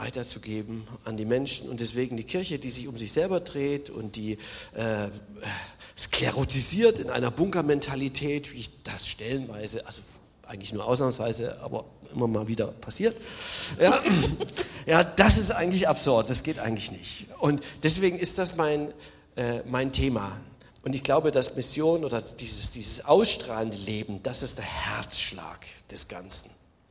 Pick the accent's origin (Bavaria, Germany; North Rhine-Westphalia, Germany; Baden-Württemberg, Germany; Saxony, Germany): Saxony, Germany; Neukirch; also born or lived in Leipzig; now in Berlin, Germany; die ersten 27 oder 25 Jahre habe ich in Sachsen verbracht, habe also in Leipzig, ich bin Oberlausitzer, also bin in Neukirch aufgewachsen, ist ein Oberlausitzer, nettes Dorf.